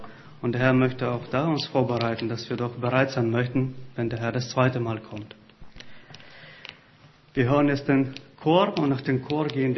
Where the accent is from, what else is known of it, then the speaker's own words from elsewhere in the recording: Heidelberg, Baden-Württemberg, Germany; Ja, also ich komme ja aus Heidelberg